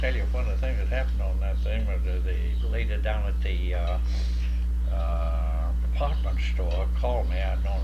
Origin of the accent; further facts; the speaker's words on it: Vicksburg, Mississippi, United States; accent: southern brogue; moved away as an adult; also born or lived in Oklahoma; Well, now, for age, up to 24, I grew up in Mississippi.